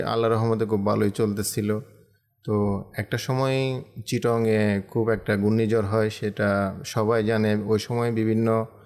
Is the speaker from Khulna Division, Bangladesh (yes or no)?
no; Chittagong, Chittagong Division, Bangladesh; আমার গ্রামের বাড়ি হচ্ছে চট্টগ্রাম।